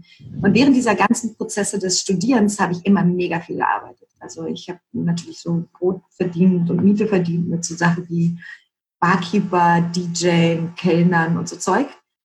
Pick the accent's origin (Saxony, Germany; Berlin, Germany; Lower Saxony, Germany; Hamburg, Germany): Berlin, Germany; Tatsächlich komme ich ja nun auch aus Berlin und ich kann auch durchaus Berliner, ne?